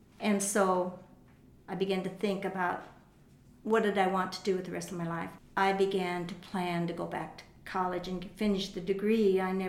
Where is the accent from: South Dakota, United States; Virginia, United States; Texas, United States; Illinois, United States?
South Dakota, United States; Fort Pierre; I wanted to open a dance studio in my hometown. I didn't want to put it across the river. There were already three over there. And I just felt like, you know, I needed to put it in my hometown.